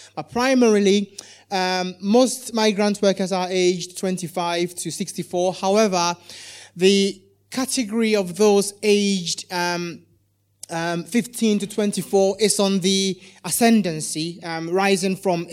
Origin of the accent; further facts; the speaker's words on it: Ghana; I am originally from Ghana